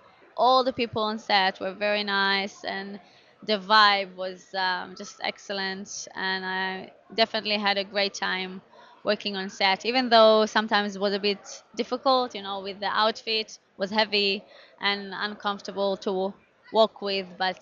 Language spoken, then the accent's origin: English; Israel; English is a second language; moved away as an adult; now in Chicago, United States; I born and raised in Israel till I was 18, and then I served the Israeli army. When I was 21, I left Israel. I actually came to Chicago.